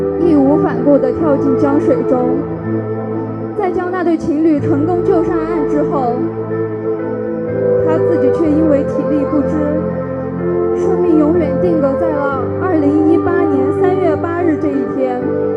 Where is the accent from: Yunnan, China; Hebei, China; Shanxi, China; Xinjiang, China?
Yunnan, China; Kunming; 我是来自昆明市盘龙区鼓楼街道的